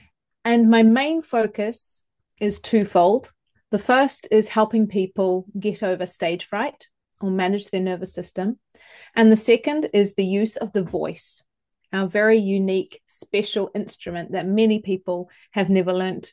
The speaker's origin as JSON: {"language": "English", "country": "New Zealand", "lives_now": "Switzerland", "said": "I'm originally from New Zealand, because otherwise I find people search for that funny accent. And so I tell you straight away, so then you can concentrate on the words that we're using rather than my funny accent. But I am now living in Switzerland"}